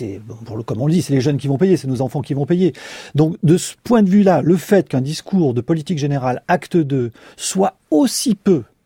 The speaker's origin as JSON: {"language": "French", "country": "France", "lives_now": "Paris, France", "said": "moi, je suis parisien, j'ai pas de voiture, donc ça me concerne pas. Mais il suffit que j'aille en province, dans ma province natale"}